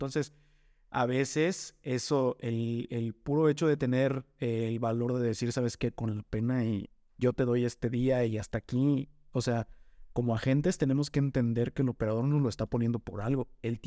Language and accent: Spanish; Mexico; como buenos mexicanos, tenemos nuestro margen